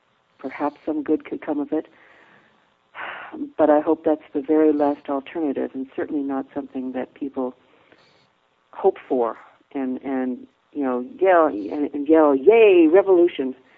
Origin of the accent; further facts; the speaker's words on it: Canada; most of the area I live in right now, because I am Canadian in Ontario, was populated by loyalists.